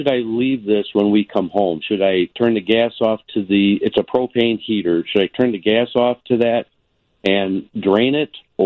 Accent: Harvard, Illinois, United States; I do. We're from Harvard.

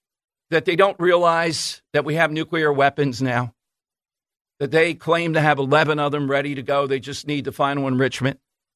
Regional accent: Philadelphia, Pennsylvania, United States; growing up in South Philly, you get it after a while.

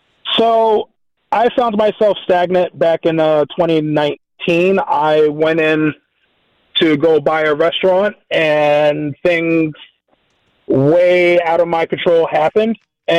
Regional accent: New Jersey, United States; So, I come from a Caribbean household, so I'm half Haitian, half Puerto Rican. And, you know, growing up in New Jersey, one of the things I love is disco fries.

